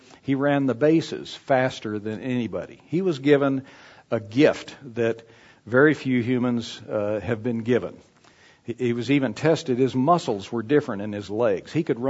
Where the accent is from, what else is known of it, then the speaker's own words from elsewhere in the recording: El Paso, Texas, United States; When I grew up in El Paso, Texas, I loved baseball